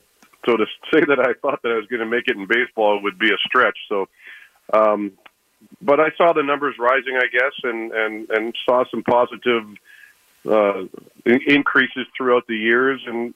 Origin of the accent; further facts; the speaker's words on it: Canada; being a Canadian myself